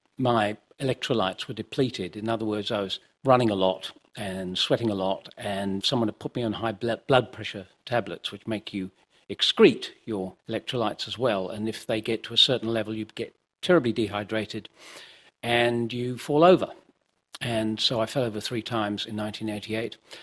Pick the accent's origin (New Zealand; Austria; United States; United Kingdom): Austria; English is a second language; because I was growing up in Austria